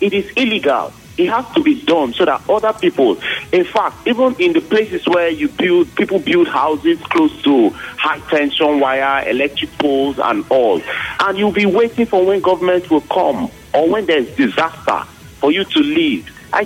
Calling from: Port Harcourt, Rivers, Nigeria; I'm calling from Uniport.

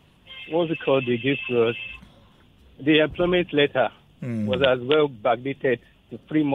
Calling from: Ajah, Lagos, Nigeria; I'm calling from Ajah.

